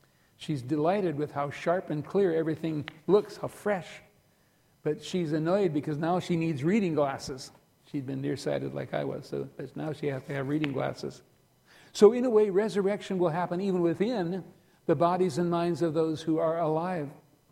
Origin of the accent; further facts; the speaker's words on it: South Dakota, United States; Every time Shelley and I go back to my hometown in South Dakota